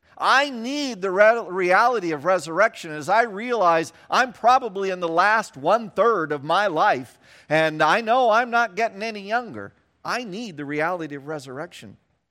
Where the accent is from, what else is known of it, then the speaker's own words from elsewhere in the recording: Salina, Kansas, United States; As a kid growing up in Kansas, whose mom's family lived all in West Virginia, we had one vacation spot my entire growing up years. We would drive every year from Salina, Kansas to Bluefield, West Virginia.